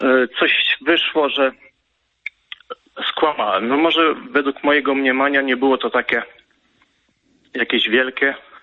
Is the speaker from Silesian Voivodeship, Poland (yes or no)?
no; Masovian Voivodeship, Poland; Jestem z Mazowsza